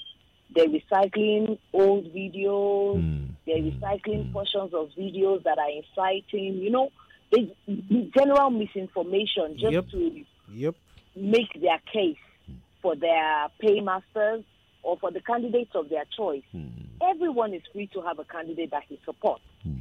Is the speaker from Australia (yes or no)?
no; Lagos, Nigeria; as a child, I could only speak English and Igbo language. I'm from Lagos. I couldn't speak Yoruba. I learned how to speak Yoruba in secondary school because I attended a federal government girls' college in the Southwest.